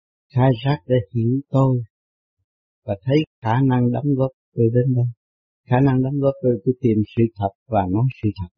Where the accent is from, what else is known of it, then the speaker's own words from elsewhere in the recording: Saigon, Ho Chi Minh City, Vietnam; Tôi ở Sài Gòn trong xứ Việt Nam, Chợ Lớn trong xứ Việt Nam. Tôi nói rõ hơn anh là tôi ở Chợ Lớn trong xứ Việt Nam.